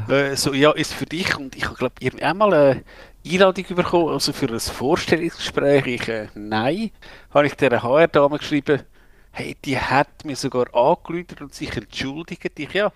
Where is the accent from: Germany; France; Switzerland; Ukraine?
Switzerland; Kappel am Albis, Zurich; Kappel am Albis ist jetzt, ja, da bin ich irgendwo aufgewachsen in der Nähe